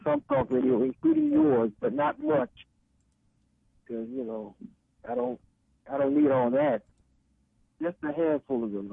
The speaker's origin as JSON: {"language": "English", "town": "Decatur", "region": "Georgia", "country": "United States", "said": "from Decatur, Georgia."}